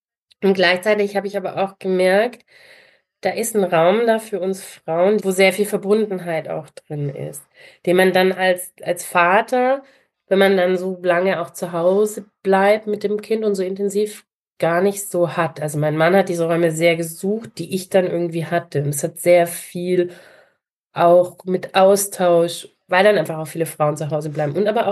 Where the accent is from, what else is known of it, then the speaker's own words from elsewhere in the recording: Germany; now in Munich, Germany; Ich bin ja am Bodensee groß geworden. Ich vermisse einfach die Nähe zu diesem wunderschönen See.